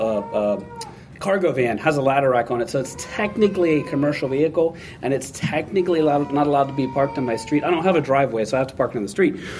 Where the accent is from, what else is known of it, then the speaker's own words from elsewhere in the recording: United States; because I'm an American, right?